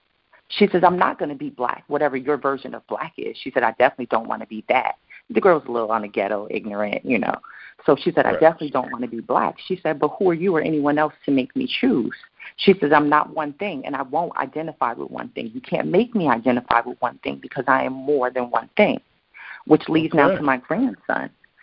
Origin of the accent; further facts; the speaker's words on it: United States; I know who I am as a Black woman growing up in America. I know who I am as a Black woman growing up in Northern America